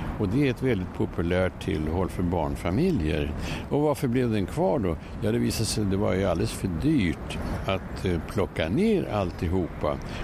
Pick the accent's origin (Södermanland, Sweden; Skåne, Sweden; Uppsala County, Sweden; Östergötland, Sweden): Uppsala County, Sweden; Uppsala; i min hemstad Uppsala så lärde jag mig simma i precis motsvarande stort badhus nere vid Fyrisån.